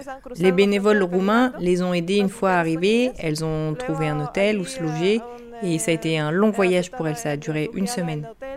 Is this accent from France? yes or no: no; Ukraine; French is a second language; now in Spain; je suis ukrainienne et j'apporte de l'aide humanitaire de l'Espagne à l'Ukraine. Je vis en Espagne